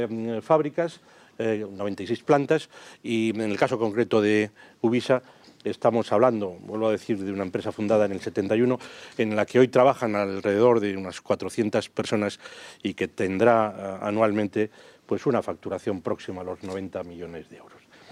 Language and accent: Spanish; Burgos, Castile and León, Spain; especialmente quienes somos de Burgos y tenemos ya una cierta edad